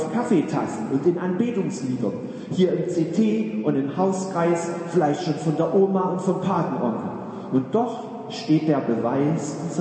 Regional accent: East Germany, Germany; Dass ich Landei aus dem Osten, geboren und aufgewachsen in der DDR

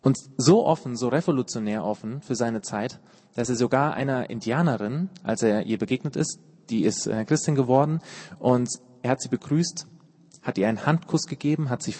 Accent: Hesse, Germany; Ich komme aus dem FEG-Hintergrund, so aus dem hessischen Hinterland, über die 7 Berge da hinten.

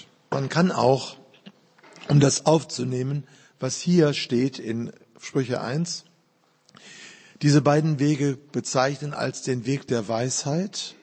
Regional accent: Duisburg, North Rhine-Westphalia, Germany; ich komme ja aus Duisburg

